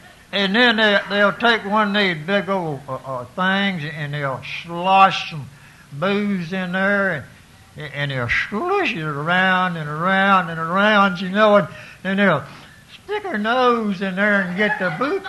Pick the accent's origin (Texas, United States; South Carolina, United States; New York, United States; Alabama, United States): Alabama, United States; Now, I was born back down on Warrior River, and I was raised up eating chitlins and possum and drinking White Lightning and homebrew.